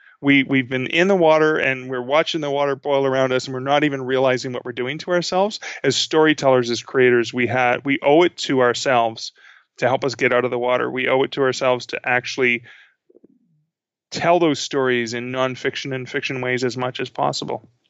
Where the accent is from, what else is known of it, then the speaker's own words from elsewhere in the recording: Canada; not .com, because I'm Canadian.